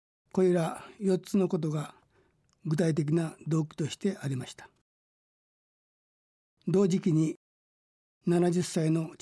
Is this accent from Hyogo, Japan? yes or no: no; Kochi, Japan; also born or lived in Manchuria; 私は1943年満州で生まれましたが、2歳半で敗戦により日本に引き上げてきました。